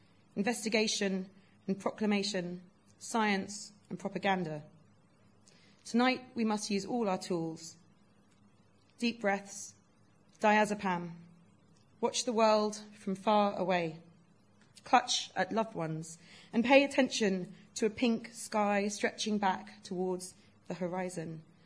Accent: Kensington, London, United Kingdom; So as Jill mentioned, I grew up in Kensington, Chelsea, and worked there for a time afterwards.

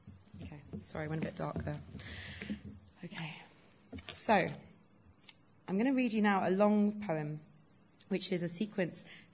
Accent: Kensington, London, United Kingdom; So as Jill mentioned, I grew up in Kensington, Chelsea, and worked there for a time afterwards.

